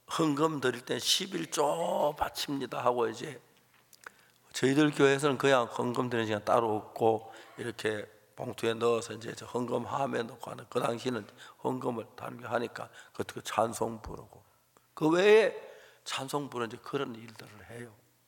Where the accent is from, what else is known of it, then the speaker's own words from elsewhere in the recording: Seonsan, North Gyeongsang, South Korea; 경북 선산에 저희 고향 교회가 있었는데